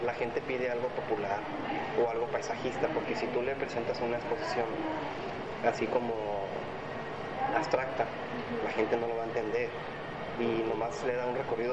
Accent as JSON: {"language": "Spanish", "town": "Guadalajara", "region": "Jalisco", "country": "Mexico", "lives_now": "Tijuana, Mexico", "said": "No. Soy de Guadalajara."}